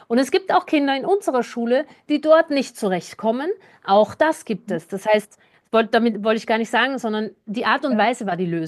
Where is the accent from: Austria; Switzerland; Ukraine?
Austria; Es ist ja, ich komme aus Österreich.